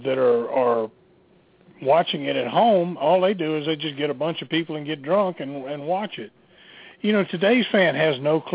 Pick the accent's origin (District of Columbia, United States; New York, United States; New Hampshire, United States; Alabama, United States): Alabama, United States; Mobile; Now, I grew up in Mobile. I saw Columbus TV whenever, you know, I lived in Columbus, but I really didn't remember because I was real young.